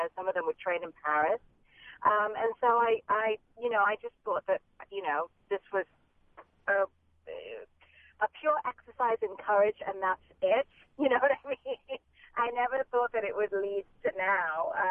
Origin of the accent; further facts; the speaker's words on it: India; It actually came about because I'm Indian